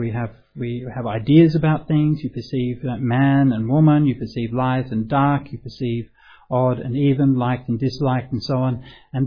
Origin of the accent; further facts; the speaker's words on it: Australia; Maybe coming from a particular culture, right? I'm Australian, right? G'day, mate. So I identify with that, right?